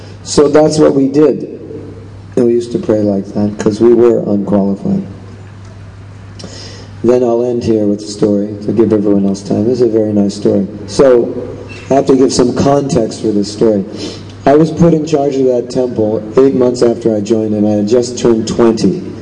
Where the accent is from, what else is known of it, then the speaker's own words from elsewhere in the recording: California, United States; now in South Africa; and then I was raised in California, where it's weather's like this.